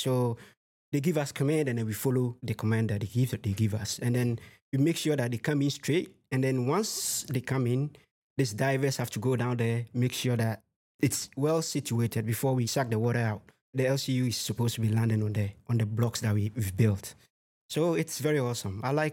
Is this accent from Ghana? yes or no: yes; Accra, Greater Accra, Ghana; English is a second language; moved away as an adult; I'm originally from Accra, Ghana. I was born and raised. I came here when I was like already old, like 25 years old.